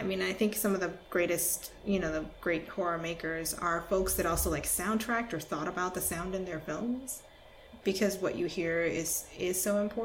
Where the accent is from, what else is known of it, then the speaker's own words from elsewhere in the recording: Pacific Northwest, United States; I grew up in the Northwest, so I camped.